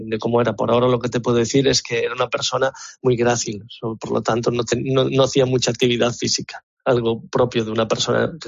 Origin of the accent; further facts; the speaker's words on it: Galicia, Spain; como gallego y también como español, el Camino de Santiago es algo muy importante de nuestra identidad